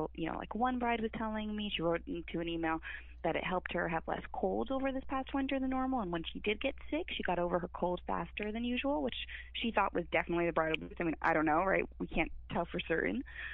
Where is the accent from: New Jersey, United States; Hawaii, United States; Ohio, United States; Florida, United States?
New Jersey, United States; Fair Lawn; I am not from New York. I'm back actually in my hometown right now, Fairlawn, New Jersey.